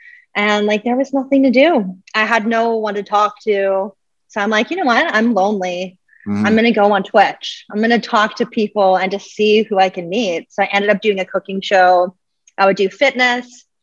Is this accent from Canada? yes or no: yes; Canada; now in Panama; I'm Canadian and from Canada, but I came to Panama, right?